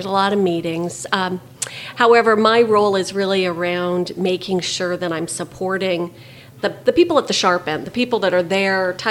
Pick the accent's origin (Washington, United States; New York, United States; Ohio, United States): Washington, United States; Everett; From Everett, Washington.